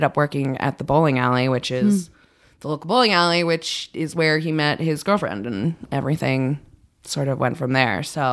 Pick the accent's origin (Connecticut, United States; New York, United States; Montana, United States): Connecticut, United States; New Haven; also born or lived in Branford, Connecticut; Very, very Connecticut. I grew up in New Haven, and then I spent most of my time in New Haven because I moved in with my grandparents when I was around like 10 or so